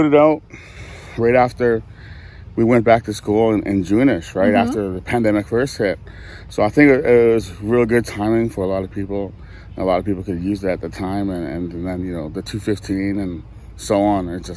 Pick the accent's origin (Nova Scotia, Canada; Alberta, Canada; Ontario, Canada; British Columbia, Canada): British Columbia, Canada; Vancouver; Yeah, I grew up East Vancouver, went to Britannia Elementary and Secondary, grad 96.